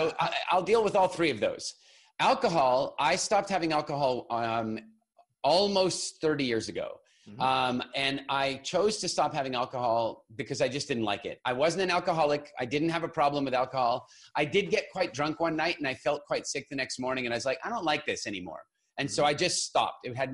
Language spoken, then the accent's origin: English; South Africa; born there; as we mentioned earlier, I was born in South Africa.